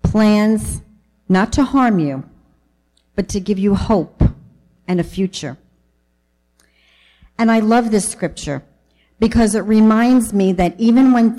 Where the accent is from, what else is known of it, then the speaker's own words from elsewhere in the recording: Bronx, New York, United States; accent: New York; So as Pat said, my story began in the Bronx, New York. Excuse my New York accent.